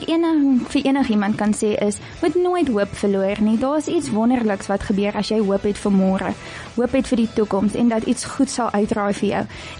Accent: Durbanville, Western Cape, South Africa; also born or lived in Oudtshoorn; So ek kom van Durbanville af, maar ek is gebore in Oudtshoorn, so ek is eintlik 'n Karoo meisie.

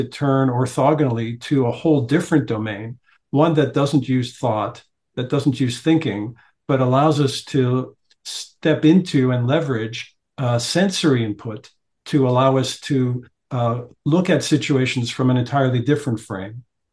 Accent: Montreal, Quebec, Canada; Montreal. Yeah, I was raised in Montreal.

